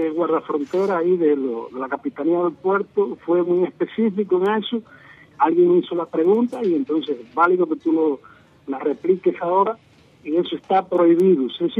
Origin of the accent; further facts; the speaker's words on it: Cuba; yo como ciudadano cubano